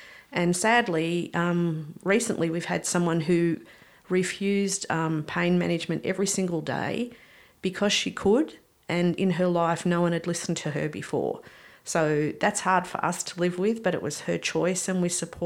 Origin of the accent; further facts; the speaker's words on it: Melbourne, Victoria, Australia; I grew up in Melbourne, but with my husband's job, we've lived rurally since I was 20. So I love the rural lifestyle, and my parents lived at Ocean Grove